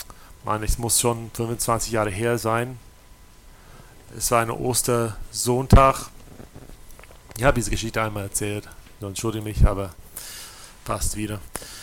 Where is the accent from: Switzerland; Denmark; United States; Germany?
United States; South Carolina; Ich bin in Amerika, in South Carolina aufgewachsen mit drei Brüdern.